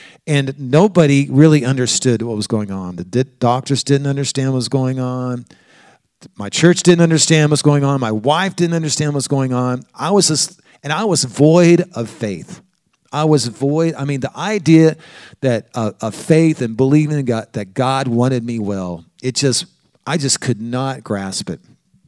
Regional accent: Oklahoma, United States; I'm from Oklahoma. I have a lot of Native American friends.

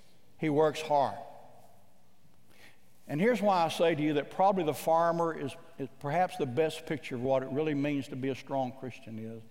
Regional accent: Midwest, United States; I confess to you today that I grew up in the Midwest, and I grew up out on the farm

